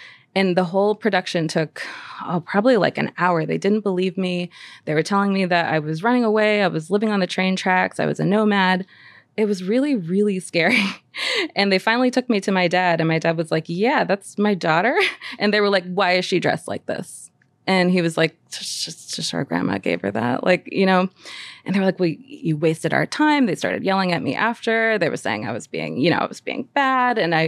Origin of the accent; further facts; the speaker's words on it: New Hampshire, United States; I grew up in New Hampshire. I'm like an 80s baby.